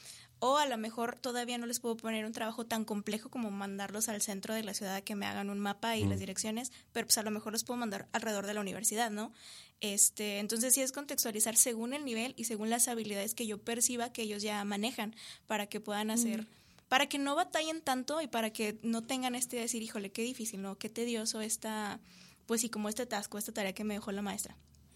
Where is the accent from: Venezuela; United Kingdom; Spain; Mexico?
Mexico; Sí, somos mexicanos, sí vivimos en Durango